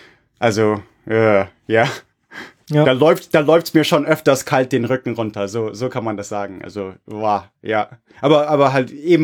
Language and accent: German; Munich, Bavaria, Germany; als Amerikaner, der in München aufgewachsen ist